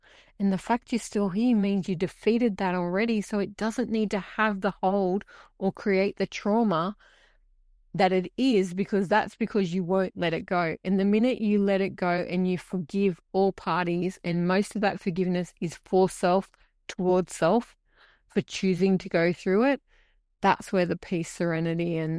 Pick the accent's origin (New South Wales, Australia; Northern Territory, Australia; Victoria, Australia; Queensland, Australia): New South Wales, Australia; Mount Druitt; I grew up in a society where I grew up in Mount Druitt, and I can't tell you how many people have said to me, it's a wonder you never found drugs.